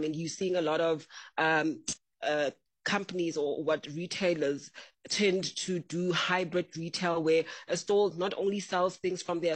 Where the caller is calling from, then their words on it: Johannesburg, Gauteng, South Africa; I'm saying hi from Windy Johannesburg, by the way.